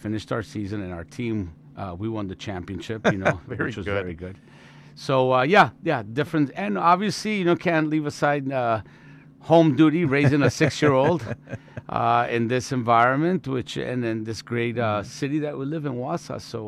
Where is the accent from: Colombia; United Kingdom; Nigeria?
Colombia; English is a second language; now in United States; Well, I grew up in Colombia